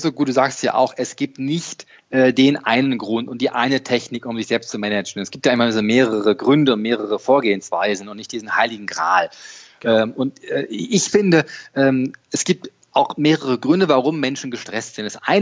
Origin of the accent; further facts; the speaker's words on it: Dortmund, North Rhine-Westphalia, Germany; born there; 44 Jahre alt, geboren in Dortmund, Fan von Borussia Dortmund.